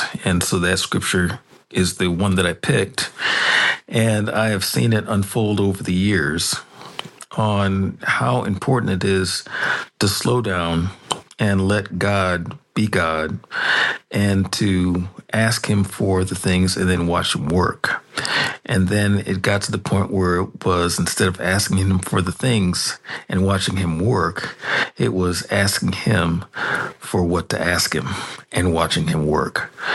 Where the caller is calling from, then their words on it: Tacoma, Washington, United States; I'm hailing in from Tacoma, Washington, the great state of.